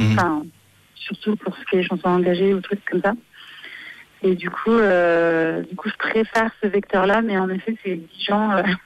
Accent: Paris, Île-de-France, France; also born or lived in Lyon; Non, c'est des Parisiens. En fait, parce que moi, je suis parisienne, même si je suis lyonnaise aussi.

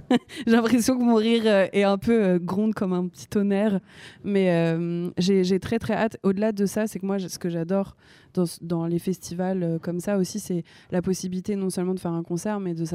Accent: France; born there; Non, c'est le français. C'est ma langue natale. Je suis née en France. Mais ma langue maternelle, donc la langue de ma mère, c'est l'espagnol. Donc j'ai grandi, j'ai appris le français et l'espagnol à peu près au même moment.

